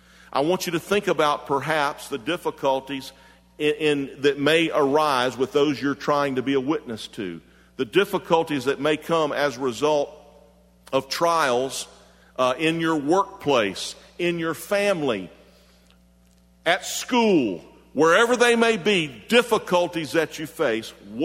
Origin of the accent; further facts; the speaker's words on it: Jacksonville, Florida, United States; Now, growing up in Jacksonville, I used to go to the Jacksonville Fair